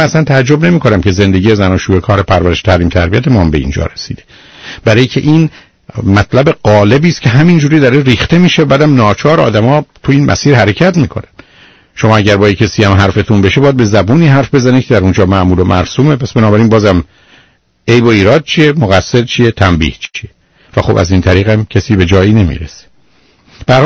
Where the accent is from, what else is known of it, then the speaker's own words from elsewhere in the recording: Iran; ماهایی که در ایران بزرگ شدیم